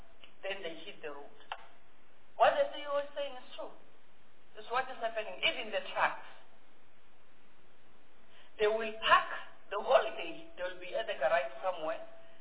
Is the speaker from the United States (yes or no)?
no; Mpumalanga, South Africa; I'm from Mpumalanga